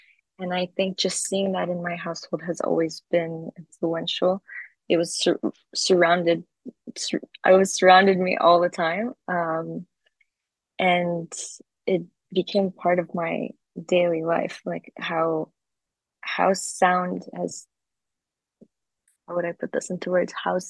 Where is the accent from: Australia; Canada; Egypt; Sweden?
Canada; moved away; also born or lived in Middle East / United States; So I was living in the Middle East for 10 years, but I was born in Canada. I hopped around cities in Canada, and then I ended up moving to the US and then moving to Europe.